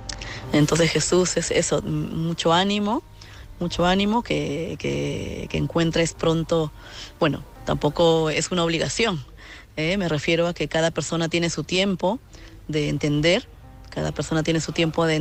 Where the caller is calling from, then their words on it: Madrid, Community of Madrid, Spain; de Madrid.